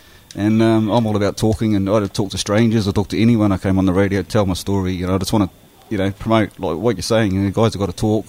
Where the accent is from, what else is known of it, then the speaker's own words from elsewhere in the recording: Scotland, United Kingdom; Now I'm Scottish, and we're just taught not